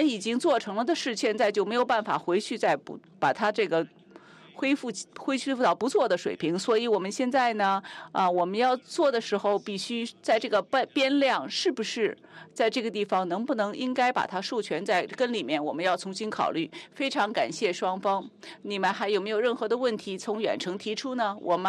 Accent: Hong Kong; 因为我也是从香港来的，所以非常高兴呢

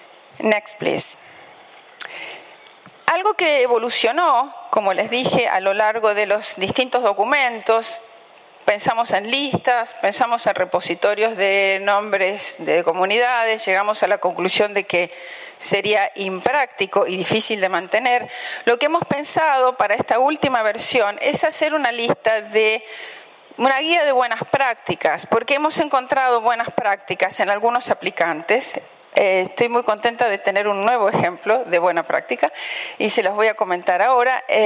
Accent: Argentina; pequeña localidad del norte de Argentina que se llama Berlín. Cosa que yo no sabía. No tenía idea que en mi país había una ciudad pequeña que se llamaba Berlín.

